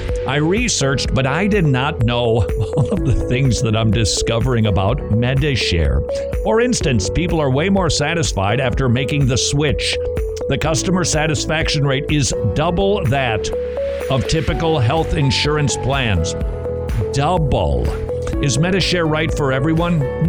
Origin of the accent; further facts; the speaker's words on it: Minnesota, United States; I'm from Minnesota, and I remember the Hee-haw better than the boy from Tennessee.